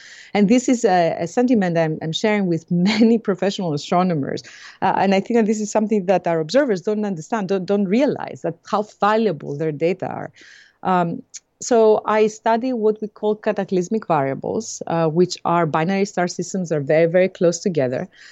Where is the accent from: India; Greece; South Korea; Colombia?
Greece; now in Cambridge, United States; I was born and raised in Greece. And by means of many, many different places, I ended up in Cambridge, Massachusetts.